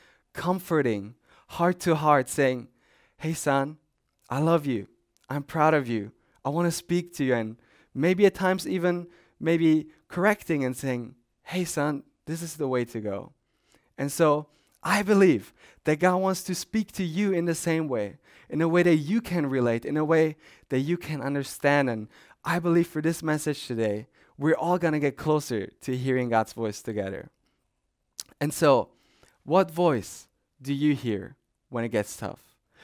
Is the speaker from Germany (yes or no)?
yes; Germany; now in Japan; I'm from Germany. We eat a lot of bread.